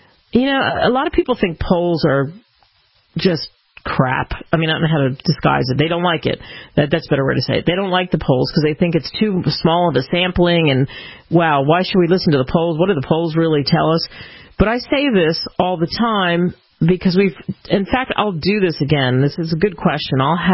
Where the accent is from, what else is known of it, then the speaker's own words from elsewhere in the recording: Philadelphia, Pennsylvania, United States; I grew up in Philly, so I'm an Eagles fan